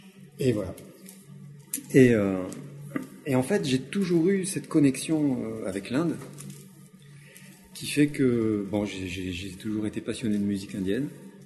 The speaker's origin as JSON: {"language": "French", "country": "Morocco", "tie": "born there", "said": "Je suis né au Maroc, d'une mère marocaine et d'un père indien, tu vois. Et j'ai jamais vécu au Maroc, en fait, parce que j'ai été adopté."}